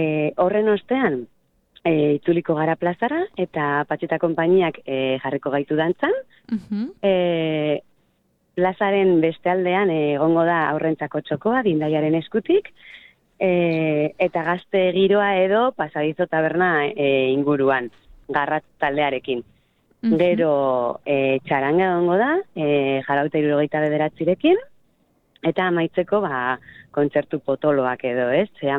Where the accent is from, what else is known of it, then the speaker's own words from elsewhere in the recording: Tafalla, Navarre, Spain; motorre hori Tafallakoak gara denak